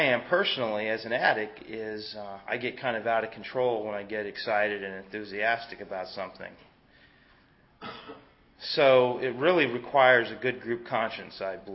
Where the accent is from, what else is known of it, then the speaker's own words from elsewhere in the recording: Washington, District of Columbia, United States; I'm from the Rock Creek area, Washington, D.C.